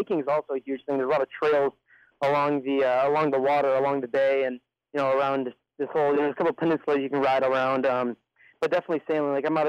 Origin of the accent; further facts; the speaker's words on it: Detroit, Michigan, United States; I'm from the Metro Detroit area, and no Detroit station would ever come to a practice of ours.